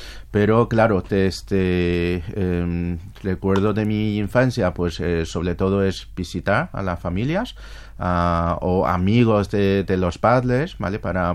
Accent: Beijing, China; Claro, yo soy de Pekín. Siempre decimos que los que somos de Pekín vivimos bajo los pies del emperador

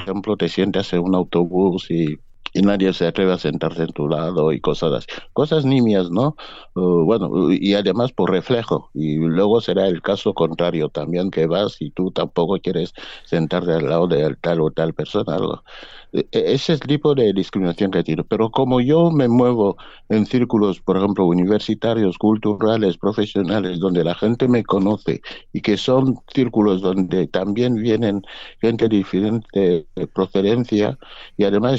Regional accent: Niefang, Centro Sur, Equatorial Guinea; born there; nací en Niafan, como dice el nombre, el límite de los fan y los no fan. Es un antes, en tiempos de los españoles, se llamaba Sevilla de Niafan. Y bueno, nací ahí en 1956

